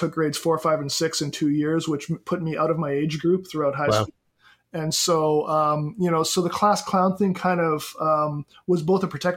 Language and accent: English; Canada; moved away as an adult; now in United States; I am originally Canadian, taught in Canada before I came to the U.S. I have also taught in Kenya. I've taught in South Africa.